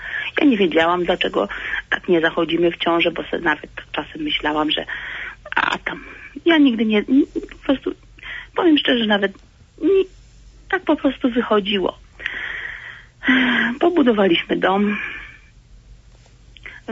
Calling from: Lublin, Lublin Voivodeship, Poland; jestem z Lublina.

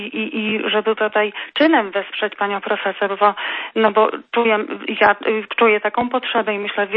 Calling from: Lublin Voivodeship, Poland; tego, co się dzieje u nas na Lubelszczyźnie.

